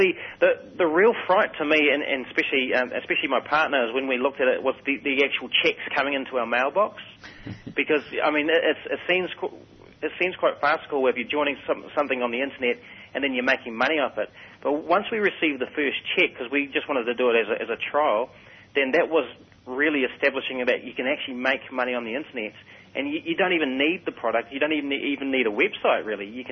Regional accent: Auckland, New Zealand; I'm from Auckland, New Zealand

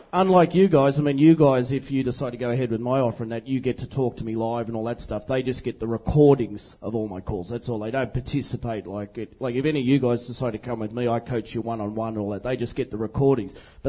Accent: Australia; now in Thailand; I'm from Australia, as you know.

